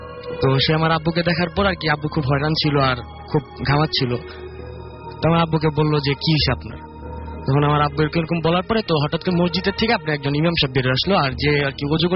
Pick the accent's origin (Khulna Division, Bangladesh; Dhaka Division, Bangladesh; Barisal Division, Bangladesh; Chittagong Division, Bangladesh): Chittagong Division, Bangladesh; Chittagong; চট্টগ্রাম থেকে